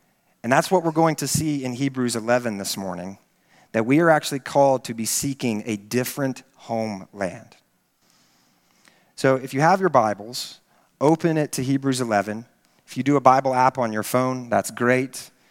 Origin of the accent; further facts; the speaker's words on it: Texas, United States; I was born and raised in Central Texas. This is my home.